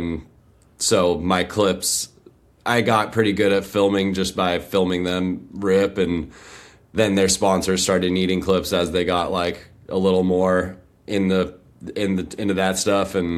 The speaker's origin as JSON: {"language": "English", "town": "Irvine", "region": "California", "country": "United States", "tie": "born or raised there", "moved": "as an adult", "lives_now": "San Diego, United States", "said": "I'm from Irvine, California, and I lived there till I was 18, and then moved down to San Diego, and I've lived in San Diego ever since."}